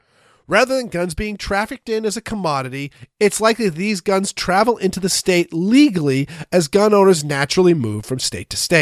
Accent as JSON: {"language": "English", "region": "Maine", "country": "United States", "tie": "born or raised there", "said": "Gee, growing up in Maine, we had some great fireworks."}